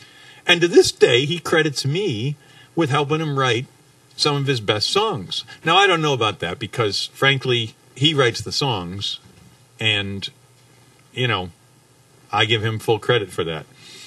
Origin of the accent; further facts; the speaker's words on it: Dartford, South East England, United Kingdom; my dad was stationed in England after the war, and so I grew up in Dartford, England is the name of the town. And I grew up at 1701 Westgate